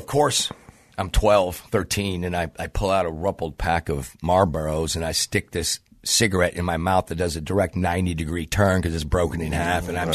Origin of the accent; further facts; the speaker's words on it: Canaan Canyon, California, United States; also born or lived in Van Nuys / Valencia / Newhall; I was born in Van Nuys, but I was raised out in Canaan Canyon. Then we moved out to Valencia, Newhall.